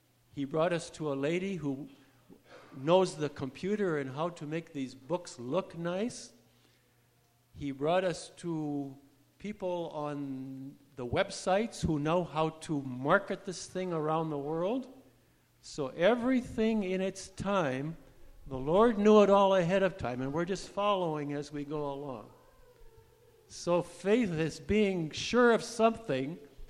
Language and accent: English; California, United States; also born or lived in Iowa; When we were living in California, that's where I'm from, but I was born in Iowa, we came every other summer.